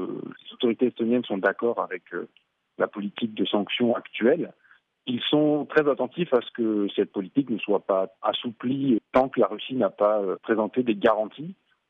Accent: France; en tant que Français venant d'un grand pays qui a une administration lourde

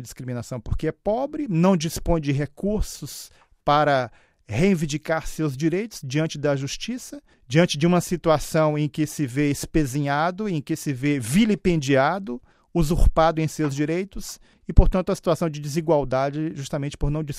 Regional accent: Bahia, Brazil; Eu sou do interior da Bahia. A minha cidade se encontra a 420 quilômetros de Salvador.

